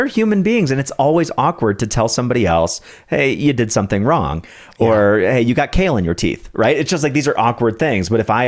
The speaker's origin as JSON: {"language": "English", "town": "San Diego", "region": "California", "country": "United States", "tie": "born or raised there", "said": "I grew up in San Diego."}